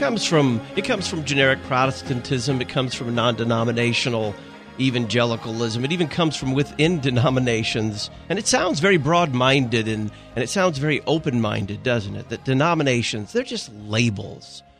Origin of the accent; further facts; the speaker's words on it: the South, United States; I grew up in the Bible Belt. People were proud Baptists.